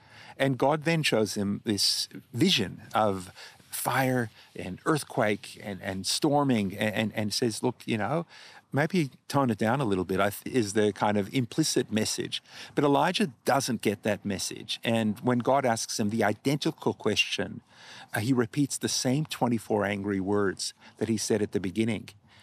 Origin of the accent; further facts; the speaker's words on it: Australia; I wasn't because I was Jewish, and they couldn't imagine that you could be both Jewish and Australian.